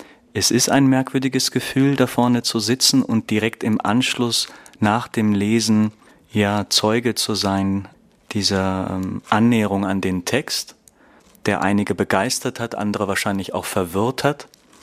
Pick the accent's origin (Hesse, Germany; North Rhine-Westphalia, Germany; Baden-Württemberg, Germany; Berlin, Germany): Berlin, Germany; ich komme aus Berlin.